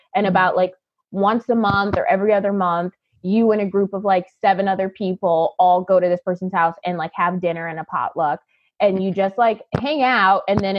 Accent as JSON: {"language": "English", "region": "Illinois", "country": "United States", "tie": "born or raised there", "also_born_or_lived": "Long Beach / Hawaii", "said": "I grew up in, the short answer is I grew up in the south suburbs of Illinois."}